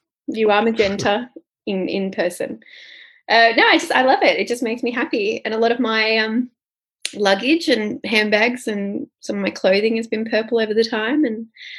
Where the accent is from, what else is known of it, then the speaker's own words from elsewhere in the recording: Australia; born there; also born or lived in England / Canada / Mexico / Melbourne; I'm Australian by birth, British by blood.